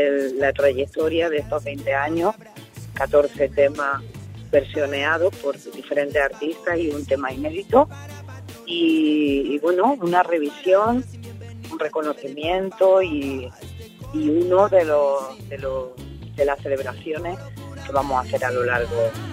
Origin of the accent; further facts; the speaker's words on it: Granada, Andalusia, Spain; moved away; also born or lived in Alcalá la Real / Madrid; Bueno, yo nací en Alcalá la Real, en Jaén, y con 2 añitos mi familia, cuando yo tenía 2 añitos, mi familia se trasladó a vivir a Granada, así que bueno, soy granadina de adopción y en la ciudad donde crecí